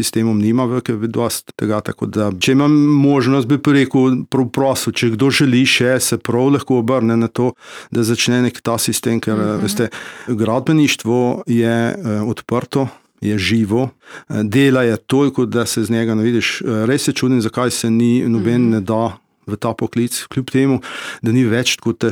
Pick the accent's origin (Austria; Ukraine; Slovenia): Slovenia; Inner Carniola; Če pa rečem kot Notranjec, bom pa tako rekel, sem pa kar ponosen, da sem Notranjec. Živim v tem okolju in temu sem spremem.